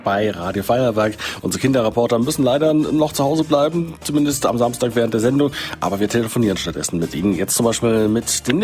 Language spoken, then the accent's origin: German; Lübeck, Schleswig-Holstein, Germany; Okay, ich komme auch aus Schleswig-Holstein, aus Lübeck ursprünglich, also das ist ja auch da an der Ostsee